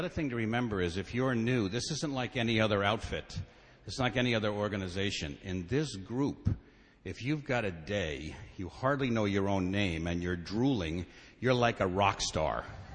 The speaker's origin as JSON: {"language": "English", "town": "Brooklyn", "region": "New York", "country": "United States", "tie": "born or raised there", "said": "We lived in Brooklyn. I was born at St. Mary's Hospital and lived in Garfield Place."}